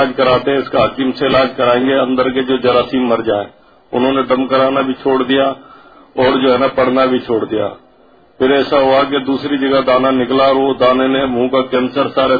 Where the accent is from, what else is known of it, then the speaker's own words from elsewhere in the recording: Kandiaro, Sindh, Pakistan; میں کنڈیاروں سے آیا ہوں